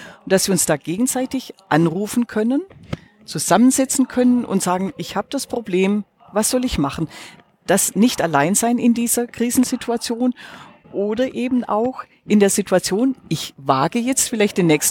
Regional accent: Baden-Württemberg, Germany; Bin ja Schwäbin, bin ja in einem Unternehmerhaushalt aufgewachsen.

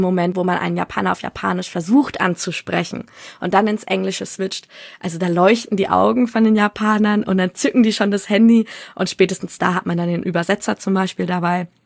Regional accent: Nuremberg, Bavaria, Germany; Also ich komme aus Nürnberg.

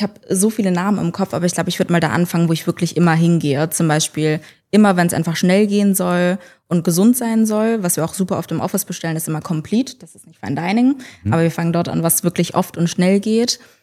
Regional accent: Karlsruhe, Baden-Württemberg, Germany; Aber ich bin gebürtige Karlsruherin

